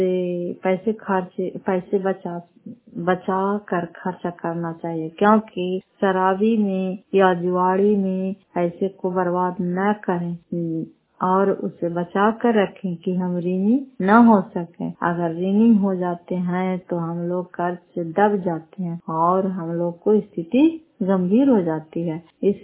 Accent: Fatehpur, Bihar, India; घर फतेहपुर, पंचायत मकरौता, जिला नालंदा, क्रार पचरा ब्लॉक की निवासी हूँ।

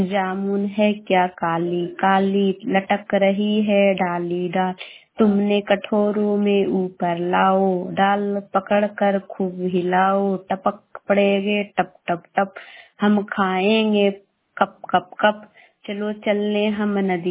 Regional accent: Bihar, India; मैं गोवासा शेखपुरा से बोल, मैं पटना जिला के रहने वाली हूँ।

